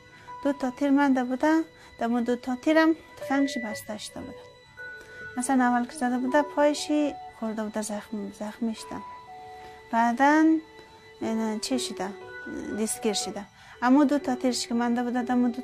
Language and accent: Persian; Afghanistan; now in Iran; من که از افغانستان که آمدم اینجا ایران که آمدم